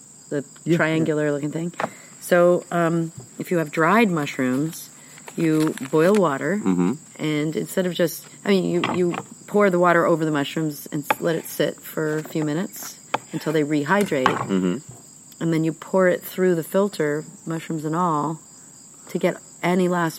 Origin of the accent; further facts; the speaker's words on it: Manhattan, New York, United States; also born or lived in Brooklyn; I did grow up in Manhattan, so I'm a New Yorker.